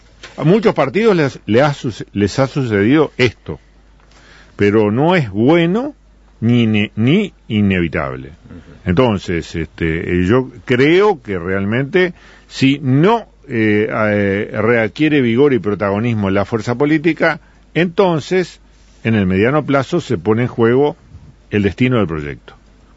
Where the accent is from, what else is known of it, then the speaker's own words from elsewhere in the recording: Florida, Uruguay; yo soy de Florida